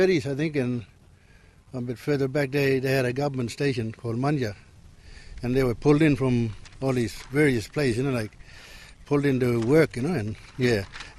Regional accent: Kimberley Downs, Western Australia, Australia; also born or lived in Napier; I was born in Napier and grew up in Kimberley Down.

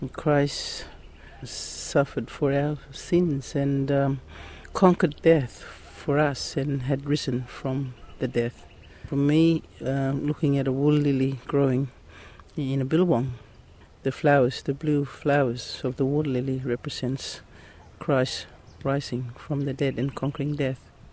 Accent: Daly River, Northern Territory, Australia; I'm from Nawiyu community, Daly River. I'm of the Ngunngumuri clan.

